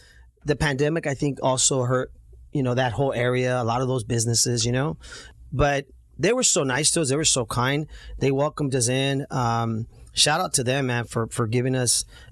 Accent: Santa Ana, California, United States; the only reason why I bring that up is because, you know, growing up in Santa Ana, my brother had Sherwin Vegas.

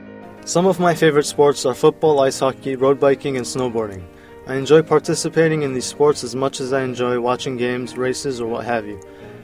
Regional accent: Yokohama, Kanagawa, Japan; also born or lived in Kobe; I was born in Kobe, Japan on October 2nd, 1985, and raised in Yokohama.

